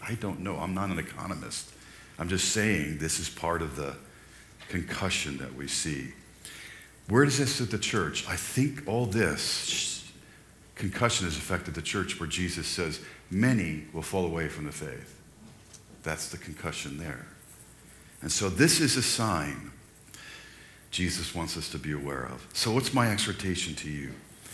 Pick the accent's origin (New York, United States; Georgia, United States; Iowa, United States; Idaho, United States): New York, United States; my family, we grew up in New York, so we talk about this, that it affected New Yorkers differently